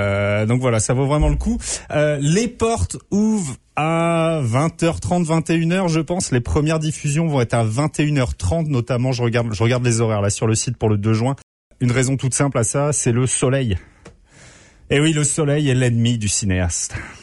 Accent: France; now in Canada; comme on dit chez nous en France, je sais pas comment on dit ici

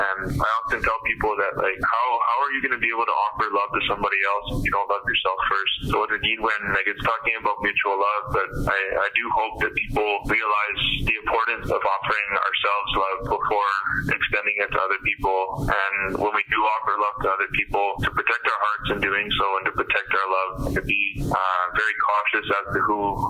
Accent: Ontario, Canada; I know what clan I am, I'm Bear Clan, I know I'm Ojibwe, and I know that I'm from Matachewan First Nation.

